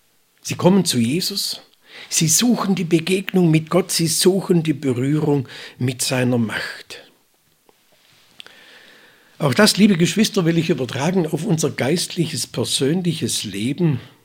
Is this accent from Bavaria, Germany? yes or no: no; Baden-Württemberg, Germany; born there; ich glaube in meinem Geburtsort, ein kleines Dorf am Rande der Schwäbischen Alb war es